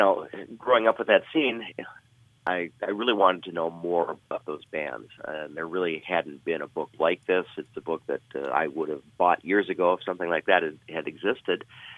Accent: Duluth, Minnesota, United States; I was born and raised in Duluth and was listening to the radio from the time I was a little kid.

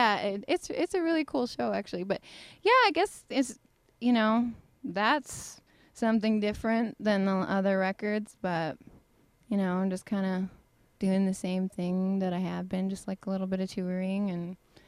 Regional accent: Rapid City, South Dakota, United States; it's not quite as bad here as it is in my hometown in Rapid City, South Dakota, which is.

